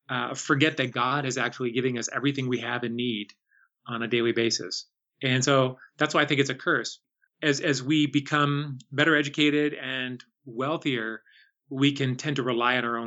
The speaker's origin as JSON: {"language": "English", "town": "Chicago", "region": "Illinois", "country": "United States", "tie": "born or raised there", "lives_now": "Washington, United States", "said": "I grew up in Chicago, in inner city Chicago, and now living in DC."}